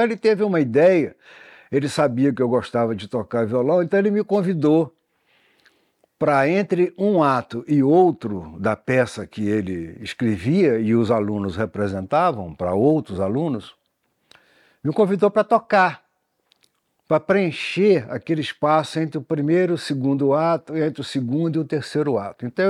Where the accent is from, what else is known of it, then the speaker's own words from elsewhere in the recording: Ponte Nova, Minas Gerais, Brazil; nesse colégio salesiano, lá em Ponte Nova, na minha cidade natal